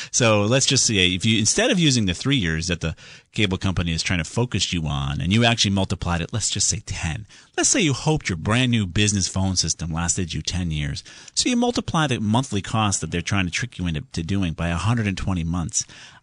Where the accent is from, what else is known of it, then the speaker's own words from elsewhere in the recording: Southington, Connecticut, United States; We're going to get back to Ken, who's down there in Southington, my hometown.